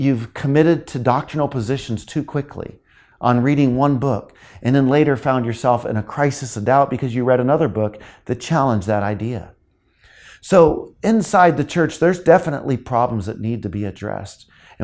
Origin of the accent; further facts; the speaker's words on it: California, United States; I grew up in California.